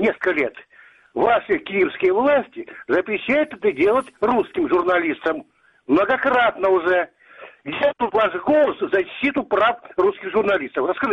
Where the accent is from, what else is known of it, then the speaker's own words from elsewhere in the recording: Crimea, Ukraine; Я крымчанин, русский крымчанин.